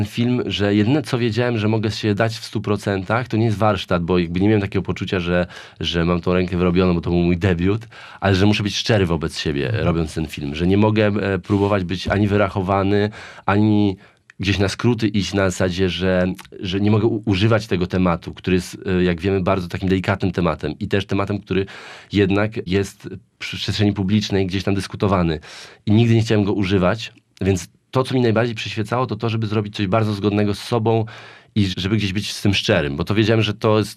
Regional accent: Warsaw, Masovian Voivodeship, Poland; bo jestem warszawiakiem

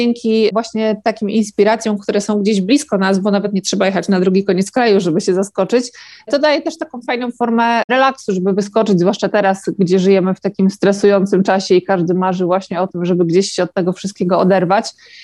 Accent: Gdańsk, Pomeranian Voivodeship, Poland; ja jestem z Gdańska

